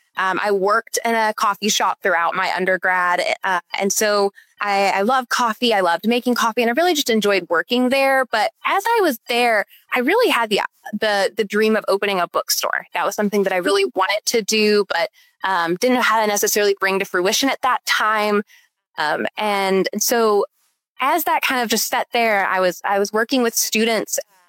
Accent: Maryland, United States; also born or lived in Chattanooga, United States; I was born in Chattanooga. I was here until the middle of elementary school. And then for my dad's work, we actually moved to Maryland. So I lived there until the end of high school.

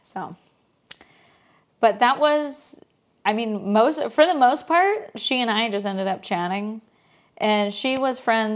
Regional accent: California, United States; now in San Diego, United States; I told her that we moved from LA, but I'm from Northern California.

